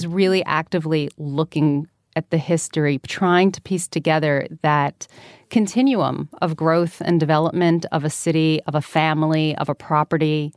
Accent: New York City, New York, United States; born or raised there

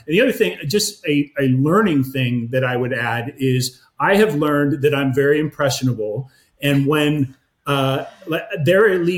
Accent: United States; being an American, I never really studied up on the fact

